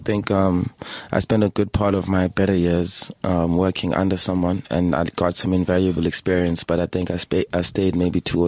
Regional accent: Queenstown, Eastern Cape, South Africa; also born or lived in Mthatha; now in Johannesburg, South Africa; I'm from Queenstown originally.

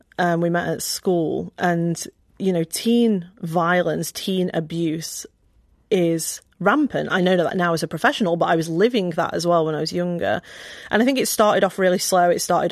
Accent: Stoke, West Midlands, United Kingdom; in our particular council estate where I grew up in Stoke, there is no resource. There is nothing good going on. You know, it was a dangerous place to be.

